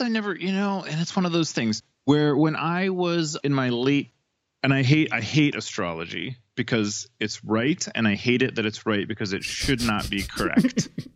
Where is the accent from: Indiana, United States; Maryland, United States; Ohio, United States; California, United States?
Ohio, United States; Cleveland; I mean, it's also like I'm from Cleveland, so there's a strong like labor union background, you know, moral obligation to like owning the means of production and all that that I had grown up in.